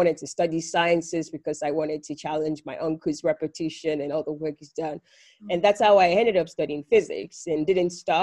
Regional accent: Ibadan, Oyo, Nigeria; English is a second language; moved away as an adult; also born or lived in Finland; I'm Nigerian, born and raised. I was born in Ibadan, Oyo State, Nigeria. That's where I went to school. I mean, like high school.

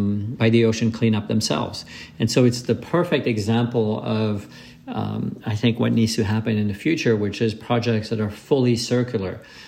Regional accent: Switzerland; I've been an ocean lover all my life, even though I grew up in Switzerland, a landlocked country.

